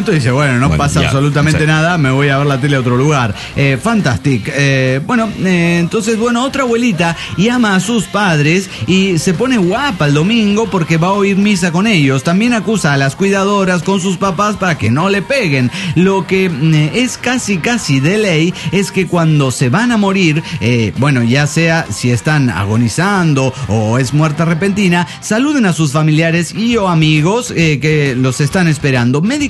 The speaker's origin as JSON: {"language": "Spanish", "region": "Tarija", "country": "Bolivia", "said": "Hola, ¿cómo están? … de Tarija, Bolivia."}